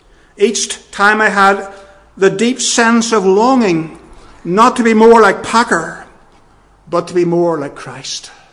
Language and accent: English; Northern Ireland, United Kingdom; And sometimes I wonder about ourselves as Northern Irish Protestants.